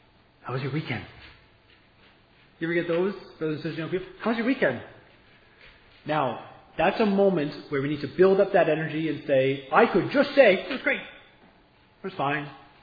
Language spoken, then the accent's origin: English; Canada; many of us here are American. I'm Canadian.